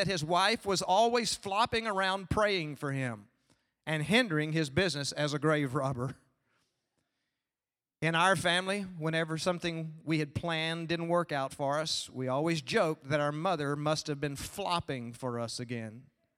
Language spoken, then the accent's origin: English; Bedford, Texas, United States; My parents were both saved before I was born. I grew up in Bedford, Texas, going to church and asked Jesus to be my Lord and Savior when I was 6 years old, sitting in my mother's lap.